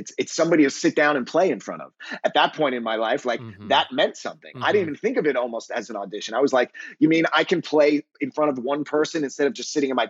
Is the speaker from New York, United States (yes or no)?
yes; New York City, New York, United States; So I grew up in New York, in New York City and on Long Island, and I played in rock bands, you know, my whole life.